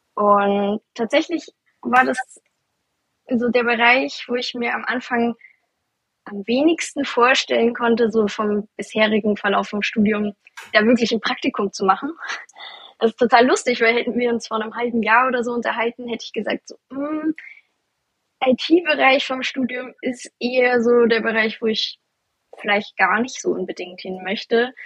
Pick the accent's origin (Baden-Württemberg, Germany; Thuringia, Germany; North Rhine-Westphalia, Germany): Baden-Württemberg, Germany; Stuttgart; Also ich komme damals aus Stuttgart